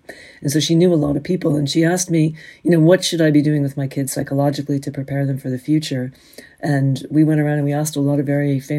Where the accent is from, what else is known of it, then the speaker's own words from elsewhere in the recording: California, United States; You know, I think I was raised in Northern California and really moved a lot as a kid.